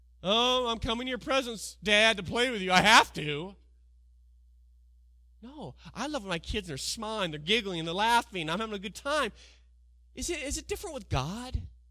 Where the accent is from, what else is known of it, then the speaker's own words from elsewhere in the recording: West Coast, United States; now in Louisville, United States; I'm from the West Coast. There's not a lot of churches.